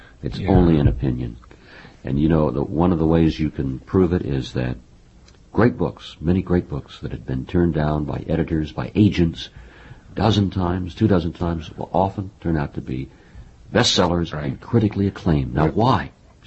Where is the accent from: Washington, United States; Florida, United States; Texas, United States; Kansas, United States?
Kansas, United States; Wichita; born there; And I was born in Wichita.